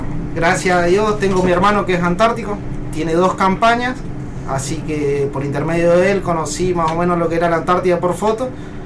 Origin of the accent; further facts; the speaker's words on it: Apóstoles, Misiones, Argentina; Yo soy oriundo de la provincia de Misiones, de la ciudad de Apóstoles.